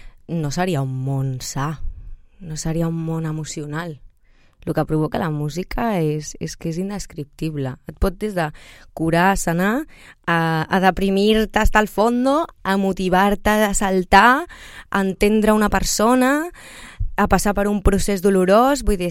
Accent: Catalonia, Spain; jo soc catalana.

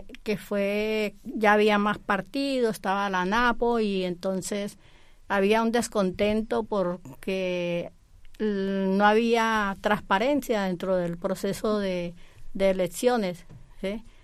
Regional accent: Santander, Colombia; moved away as an adult; now in Spain; Llevo 25 años aquí en España y en Cataluña 23 años, desde que llegué de Colombia en el año 2000.

